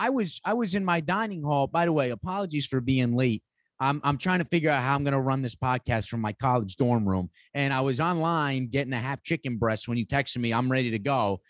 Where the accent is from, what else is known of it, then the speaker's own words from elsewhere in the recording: New York, United States; I'm not saying it because I'm from New York.